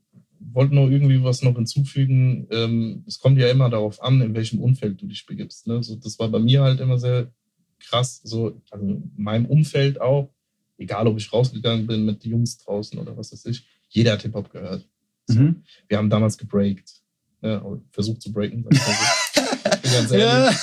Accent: Mörfelden-Walldorf, Hesse, Germany; in Merfelden, Waldorf, wo ich groß geworden bin, in der Doppelstadt

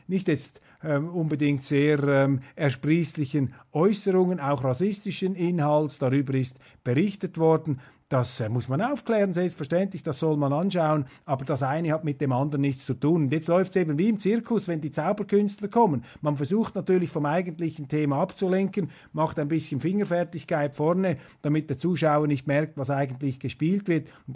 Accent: Zurich, Switzerland; Und da muss ich als Zürcher, als Agglomerationszürcher sagen, wehret den Anfängen aufgepasst.

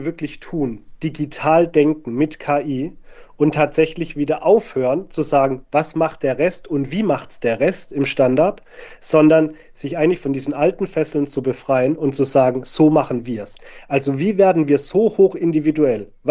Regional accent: Baden-Württemberg, Germany; Ich komme ursprünglich aus dem Maschinenbau, aus der Stanztechnik. Die ist hier im Schwarzwald, wo ich aufgewachsen bin, einzigartig.

